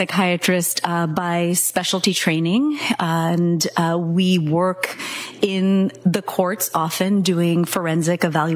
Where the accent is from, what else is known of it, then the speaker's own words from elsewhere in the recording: Massachusetts, United States; I grew up in the South Shore. I went to Dartmouth College, and then I went to medical school at UMass Chan Medical School.